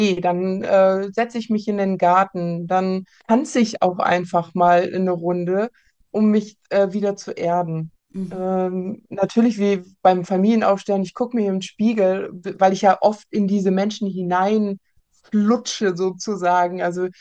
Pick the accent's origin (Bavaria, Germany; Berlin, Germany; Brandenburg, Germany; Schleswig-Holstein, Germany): Schleswig-Holstein, Germany; Kiel; born there; Ich bin tatsächlich auch in Kiel geboren, also direkt am Meer geboren.